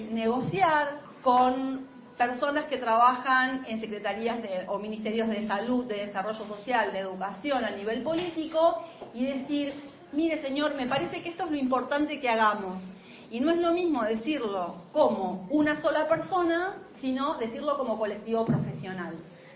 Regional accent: Buenos Aires, Argentina; Yo vengo de Buenos Aires y pensaba encontrarme con mucha gente, pero no con tanta.

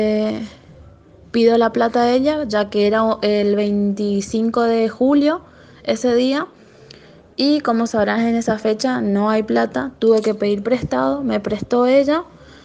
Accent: Puerto Esperanza, Misiones, Argentina; now in Posadas, Argentina; yo soy de Puerto Esperanza, nací allá, tengo toda mi familia allá.

